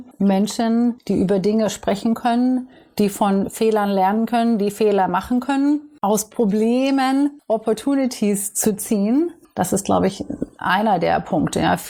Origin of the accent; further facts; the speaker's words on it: East Germany, Germany; now in United States; ich bin in Ostdeutschland oder damalig Ostdeutschland aufgewachsen.